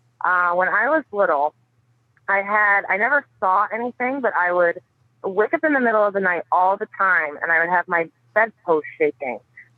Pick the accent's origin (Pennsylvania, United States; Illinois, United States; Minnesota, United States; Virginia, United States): Pennsylvania, United States; I'm from Pennsylvania